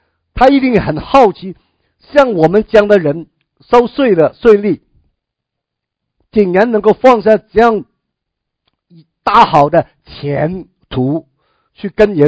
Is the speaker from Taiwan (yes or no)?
no; China; 就像我们中国被日本在侵略的时候，有很多中国人帮日本人来打我们中国人的时候